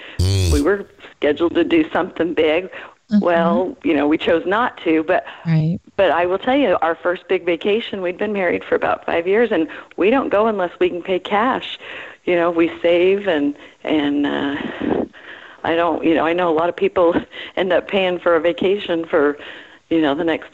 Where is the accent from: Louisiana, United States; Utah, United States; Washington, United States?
Utah, United States; moved away as an adult; I grew up in Utah